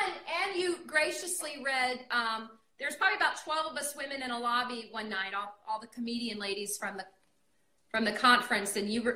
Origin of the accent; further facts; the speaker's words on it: Florida, United States; now in Atlanta, United States; No, I'm originally from Florida.